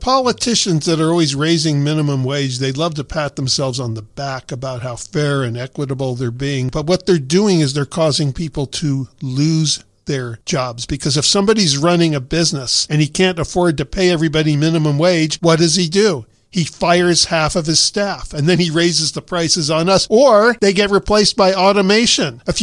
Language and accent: English; California, United States; also born or lived in Florida; you know, I was born in Florida and I lived there till I was almost 6 years old, and then we moved to California.